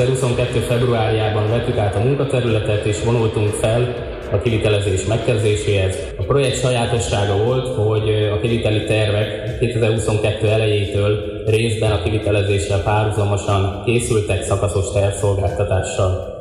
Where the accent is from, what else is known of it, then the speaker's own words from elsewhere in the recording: Kalocsa, Bács-Kiskun, Hungary; kalocsai származású révén még nem volt szerencsém ekkora beruházás szülővárosomban megvalósítani